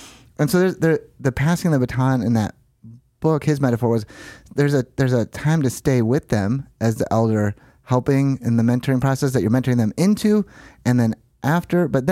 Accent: United States; just because I'm an American with a Life Bible College degree

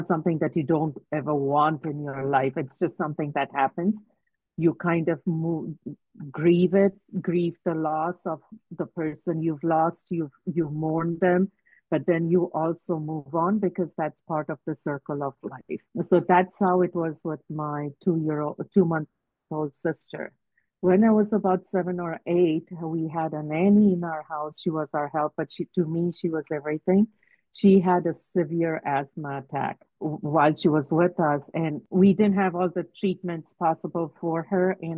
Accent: India; So I grew up in India.

